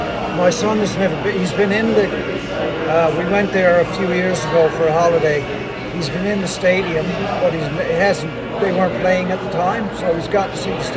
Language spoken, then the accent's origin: English; Newfoundland and Labrador, Canada; moved away; I was born in Newfoundland. We're actually from Newfoundland. We moved to Nova Scotia close to 20 years ago now.